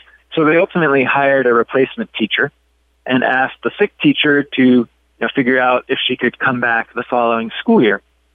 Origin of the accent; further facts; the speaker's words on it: Salt Lake City, Utah, United States; Yeah, so the Amos case, we'll call it for shorthand, actually arose in my hometown, Salt Lake City, just down the street from where I am right now.